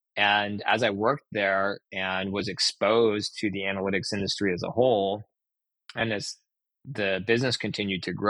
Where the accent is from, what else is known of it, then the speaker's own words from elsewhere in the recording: Portland, Oregon, United States; growing up in Portland, Oregon, and going to college in Oregon, you're generally speaking going to know people.